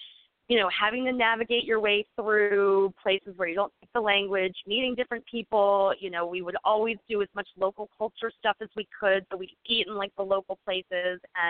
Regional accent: Annapolis, Maryland, United States; now in Camden, United States; the newspaper where there was the shooting today, is my hometown newspaper. So that affected me kind of deeply. There's a lot of great stuff to write about in Annapolis

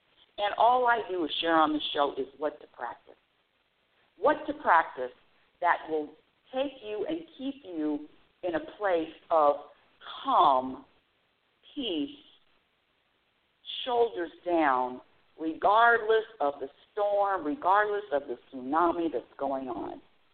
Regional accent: California, United States; I'm from California, so I know that there's rioting in L.A.

